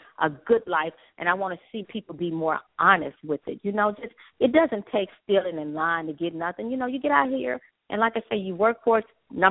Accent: the South, United States; It's called Unbreakable, The Down-Home Truth, because I'm from the South, you know.

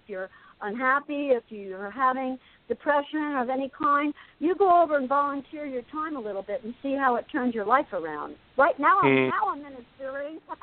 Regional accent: Asbury Park, New Jersey, United States; I grew up in Asbury Park, and I went to Asbury Park, you know, Holy Spirit Grammar School, and then I went to Asbury Park High School as a sophomore.

